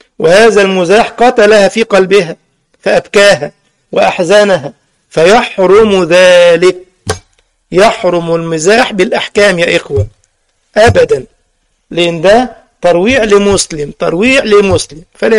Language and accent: Arabic; Algeria; طالبات العلم عندنا في الجزائر